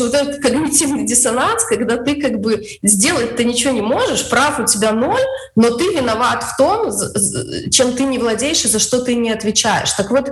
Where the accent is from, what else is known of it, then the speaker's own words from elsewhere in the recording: Belarus; Что мы имеем как белорусы на сегодняшний день? Мы владеем своей страной, мы имеем какие-то в ней права, мы свободны принимать решения?